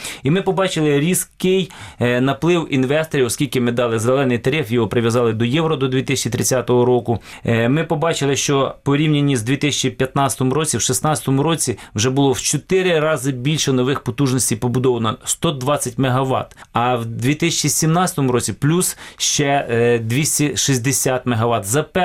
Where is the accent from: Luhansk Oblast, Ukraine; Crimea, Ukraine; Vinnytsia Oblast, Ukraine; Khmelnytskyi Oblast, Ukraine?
Khmelnytskyi Oblast, Ukraine; Kamianets-Podilskyi; це місто Кам'янець-Подільське. До речі, моє рідне місто